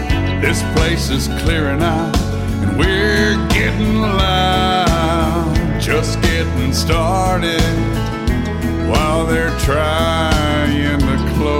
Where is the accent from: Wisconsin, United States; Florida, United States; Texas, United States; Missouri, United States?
Texas, United States; Fort Worth; Well, I'm from Fort Worth, Texas. Texas native. Fort Worth raised there.